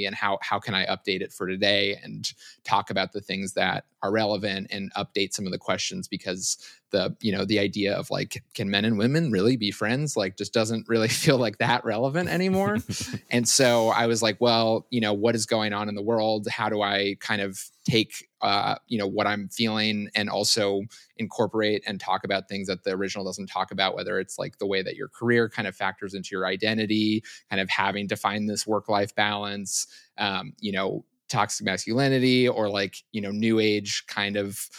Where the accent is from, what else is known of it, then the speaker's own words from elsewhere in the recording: Los Angeles, California, United States; Yeah, I grew up in Los Angeles, and I kind of, you know, knew from a very young age that I wanted to make movies